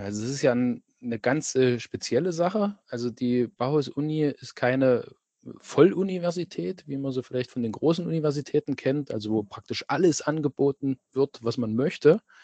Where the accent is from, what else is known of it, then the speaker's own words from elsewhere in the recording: Germany; Na, ich komme ja aus der Ecke hier. Also ich bin so in diesem Grenzgebiet zwischen Thüringen und Sachsen-Anhalt beheimatet und habe ja in Leipzig und Dresden studiert und wollte dann irgendwann wieder zurück in die heimatliche Gegend. Und da hat es mich letzten Endes dann nach Weimar verschlagen.